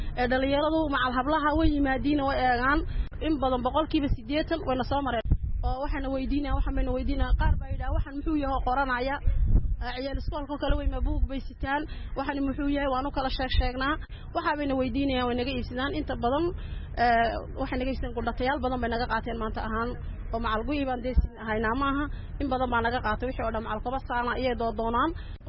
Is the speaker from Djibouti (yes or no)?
yes; Ali Sabieh, Ali Sabieh Region, Djibouti; Waxaan ka socdaa gobolka Cali Sabiix, gaar ahaan Cali Sabiix ayaan ka socdaa.